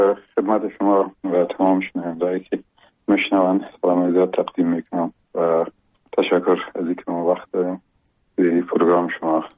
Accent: Mohammad Agha, Logar, Afghanistan; در یک فامیلی بسیار مهربان و متدین یکی از قریه های بسیار قشنگ ولایت لوگر مرز مربوطات ولسوالی محمد آقا، یک قریه با اسم گمران و شیرازه یاد میشه، در اونجا به دنیا آمدیم و اون سالهای اول زندگی رو اونجا در آغوش پدر و مادر بزرگ شدیم

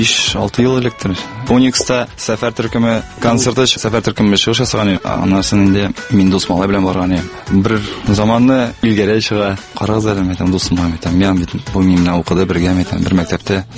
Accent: Kazan, Tatarstan, Russia; Үзем мин Казаннан, әдин чыгышы Аксубай ягыннан иде, әни Арша ягыннан. Мин тудым мине Казанда.

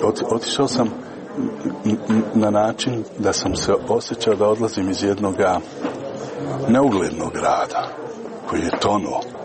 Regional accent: Tuzla, Tuzla Canton, Bosnia & Herzegovina; jer ja dolazim iz Tuzli, na neki način ovo je mene više od simboličkog povratka kući.

